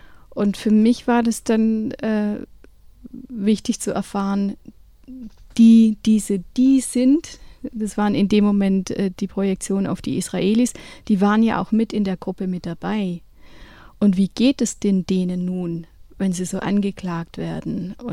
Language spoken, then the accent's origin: German; Tübingen, Baden-Württemberg, Germany; Ich komme hier aus Tübingen und bin freie Dokumentarfilmautorin.